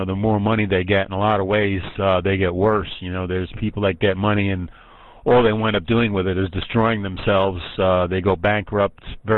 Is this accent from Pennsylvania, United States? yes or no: no; New York, United States; being I'm originally from New York